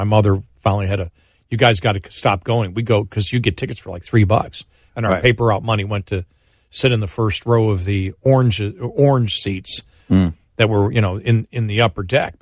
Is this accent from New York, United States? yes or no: yes; Buffalo, New York, United States; And hockey, you know, growing up in Buffalo, you just absolutely love hockey.